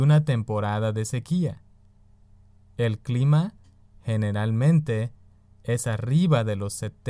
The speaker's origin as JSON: {"language": "Spanish", "region": "Yucatán Peninsula", "country": "Mexico", "lives_now": "United States", "said": "En la península de Yucatán hace calor todo el año. No hay mucha diferencia en las estaciones como aquí en el centro de los Estados Unidos. Ahí tenemos una temporada de lluvias y una temporada de sequía."}